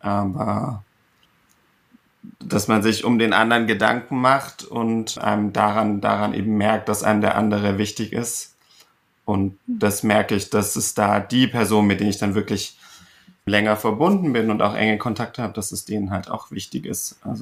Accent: Stuttgart, Baden-Württemberg, Germany; komme ich ja aus Stuttgart eben.

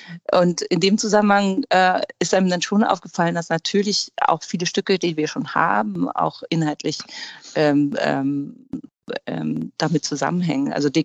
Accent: Hamburg, Germany; dass Hamburg für mich grundsätzlich die wichtigste Stadt überhaupt ist und meine Heimat

